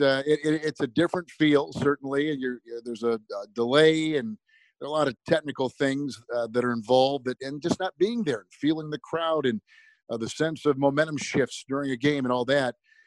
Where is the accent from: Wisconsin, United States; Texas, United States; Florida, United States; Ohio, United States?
Wisconsin, United States; Green Bay; also born or lived in St. Louis; when I was a kid growing up in Green Bay, and before that in St. Louis, but we left St. Louis when I was about 5 or 6.